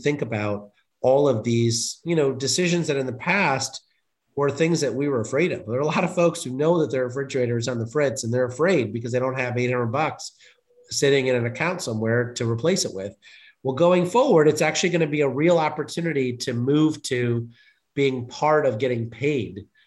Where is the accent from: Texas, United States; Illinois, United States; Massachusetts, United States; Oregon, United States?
Illinois, United States; I absolutely loved growing up in Illinois and going to school at the University of Illinois